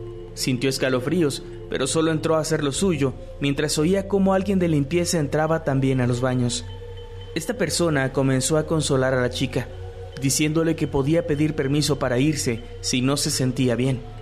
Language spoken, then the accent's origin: Spanish; Guadalajara, Jalisco, Mexico; Yo soy de Guadalajara, Jalisco, y hace 30 años trabajé de obrero eventual en dicha fábrica.